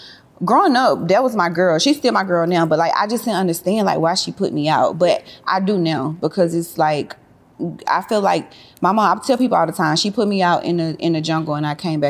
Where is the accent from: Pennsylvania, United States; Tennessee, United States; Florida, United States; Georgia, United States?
Georgia, United States; Atlanta; I grew up in John Holt, which is Castleberry. So I walked through the Bluff. I walked through Vine City to get to school. So that was like the next place other than where I was, which was the West End. So the Peter Street is like the Buckhead of the West Side of Atlanta.